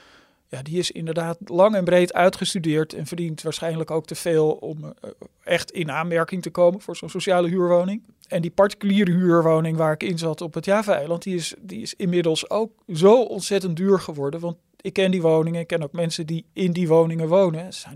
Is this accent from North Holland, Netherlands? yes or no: yes; Amsterdam, North Holland, Netherlands; Ik kom uit de Rivierenbuurt in Amsterdam. Ik ben vervolgens in een studentenhuis gaan wonen, in een kamer. Vervolgens kreeg ik zomaar spontaan, ik stond wel ingeschreven uiteraard, een sociale huurwoning aangeboden. 2-kamerwoning op de Wieboudstraat.